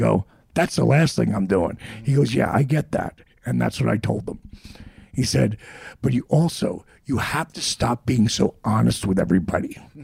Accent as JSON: {"language": "English", "region": "New Jersey", "country": "United States", "tie": "born or raised there", "said": "for me, growing up on the Jersey Shore with the WWWF"}